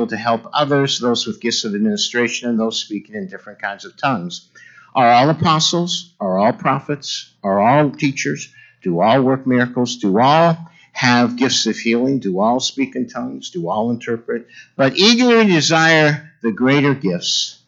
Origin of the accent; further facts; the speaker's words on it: Ireland; I'm Irish, I joke, I can't help it.